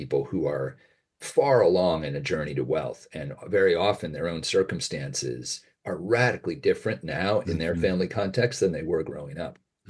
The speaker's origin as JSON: {"language": "English", "town": "Amherst", "region": "Massachusetts", "country": "United States", "tie": "born or raised there", "lives_now": "Manhattan, United States", "said": "I grew up in Amherst, Massachusetts, on a street that was right next to UMass, like the most densely populated square quarter mile in the world"}